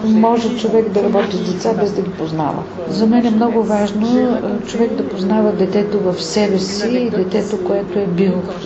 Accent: Morocco; прекарах детството си в Марокко, защото баща ми работеше в Марокко. Прекарах в брак на слоновата кост, като вече по-голяма, защото съпруга ми работеше там.

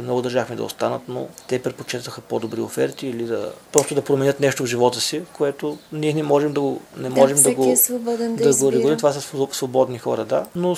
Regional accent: Varna, Varna Province, Bulgaria; now in Vratsa, Bulgaria; Радва се, че се озовах тук преди 6-7 години вече и се чувствам врачанин, макар някой да има време да ми напомня, че съм от Варна.

